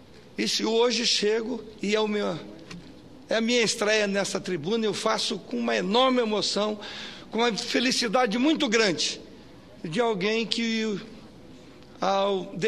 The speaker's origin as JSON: {"language": "Portuguese", "region": "Mato Grosso do Sul", "country": "Brazil", "said": "Eu sou do Mato Grosso do Sul."}